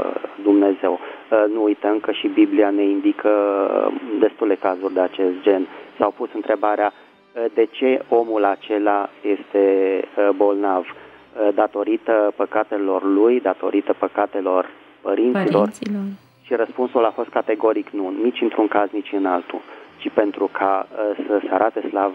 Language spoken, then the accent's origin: Romanian; Bucharest, Romania; din București.